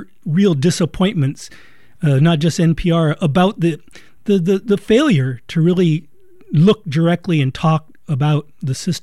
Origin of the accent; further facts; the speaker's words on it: Washington, District of Columbia, United States; I grew up in Washington reading about Watergate, so those two names are linked in my brain.